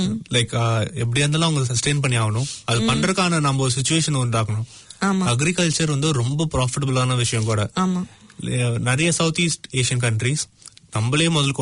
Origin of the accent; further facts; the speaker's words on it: Cuddalore, Tamil Nadu, India; நான் கடலூர்காரன்